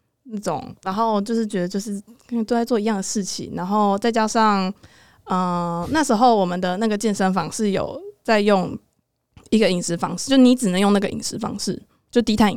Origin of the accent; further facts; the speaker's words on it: Tainan, Taiwan; now in Taipei, Taiwan; 因为我家在台南，就我是台南人，然后我毕业之后就在台北